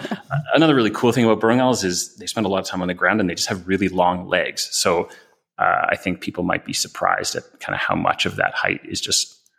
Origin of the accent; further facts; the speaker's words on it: Nova Scotia, Canada; also born or lived in British Columbia; But I'm originally from Nova Scotia and spent a bunch of time in BC, and I love the coast.